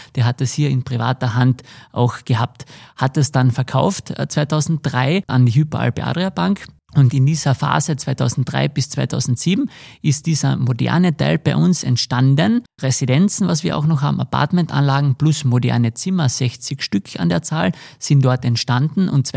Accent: Carinthia, Austria; ich will wieder zurück in mein Heimatbundesland kommen und möchte gerne eine Sommersaison, es war nur eine Sommersaison eigentlich geplant, am Wörthersee verbringen.

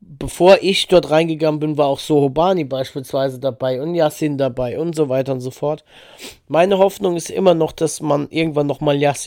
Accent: Darmstadt, Hesse, Germany; ich bin ja aus der Nähe von Darmstadt, bin ja in Darmstadt auch geboren und da, wo ich wohne, im Odenwald

